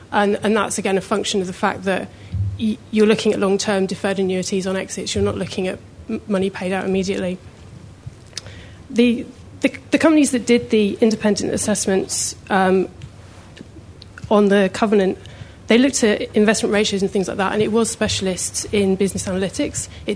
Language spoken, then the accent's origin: English; United Kingdom; now in Australia; Just probably a bit of background on the UK to help the conversation. Clearly, I can't hide my accent.